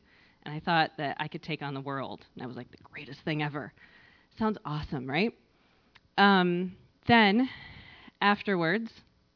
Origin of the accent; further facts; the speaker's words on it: Scotland, United Kingdom; Again, it's because I'm Scottish, just so everyone knows.